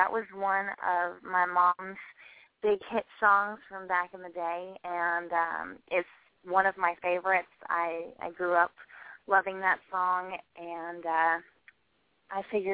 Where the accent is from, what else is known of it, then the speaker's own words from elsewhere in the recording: Nashville, Tennessee, United States; also born or lived in Atlanta; I was born in Atlanta. We moved to Nashville a few months before I turned 5.